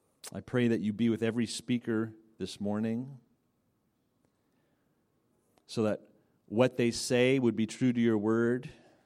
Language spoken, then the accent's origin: English; Montreal, Quebec, Canada; I'm from Montreal. Anyone ever been to Montreal before? Some people, yes. I'm from Montreal. We love to eat, too.